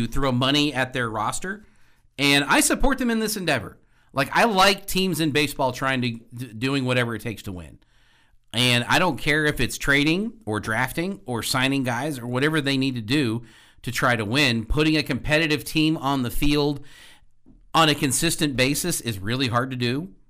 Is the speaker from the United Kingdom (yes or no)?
no; Houston, Texas, United States; I mean, I know I'm from Houston. I'm not an Astros fan necessarily.